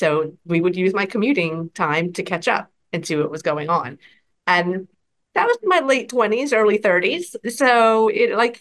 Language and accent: English; Texas, United States; I didn't grow up with my father in the same state. I grew up in Texas. My father lived here in New Jersey